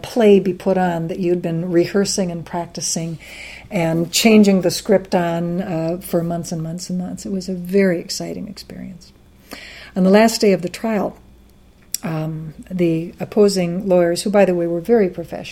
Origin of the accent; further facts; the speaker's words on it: Wisconsin, United States; I'm from Wisconsin, so of course I want people to be civilized.